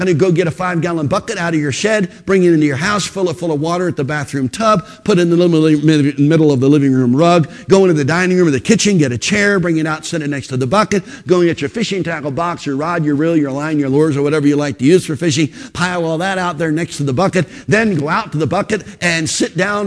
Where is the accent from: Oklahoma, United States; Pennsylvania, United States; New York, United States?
Pennsylvania, United States; Philadelphia; I grew up in the Philadelphia area.